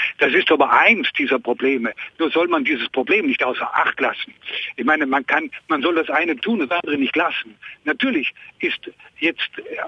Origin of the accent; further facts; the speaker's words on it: Bavaria, Germany; die Franken, ich komme aus Unterfranken, sind mindestens so gute Deutsche wie irgendein anderes Land in Deutschland auch.